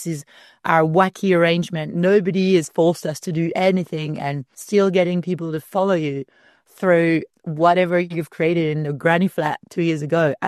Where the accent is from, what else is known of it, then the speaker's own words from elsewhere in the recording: France; English is a second language; starting a band in a country where you don't speak the native tongue, as good English as I speak, I'm still very French.